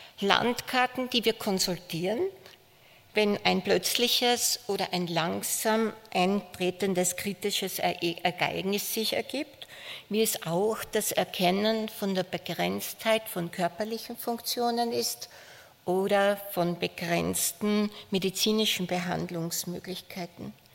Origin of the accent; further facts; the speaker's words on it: Birkfeld, Styria, Austria; Ich komme aus Birkfeld, das ist in der Nordoststeiermark im oberen Feistritztal, etwa 1,5 Stunden von hier entfernt